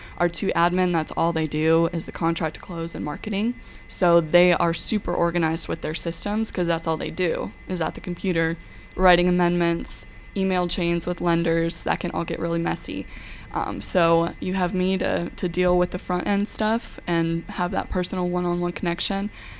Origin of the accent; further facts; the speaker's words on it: Atlanta, Georgia, United States; And I am also born and raised in Georgia, from Metro Atlanta originally, and I went to school at UGA